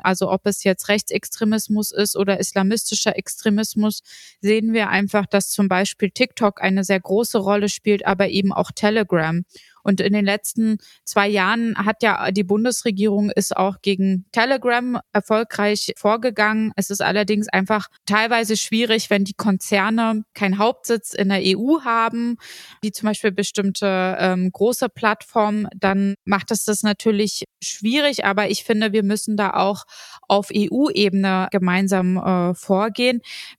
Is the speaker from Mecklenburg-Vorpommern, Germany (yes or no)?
yes; Schwerin, Mecklenburg-Vorpommern, Germany; ich bin in Schwerin aufgewachsen. Mit meinem Migrationshintergrund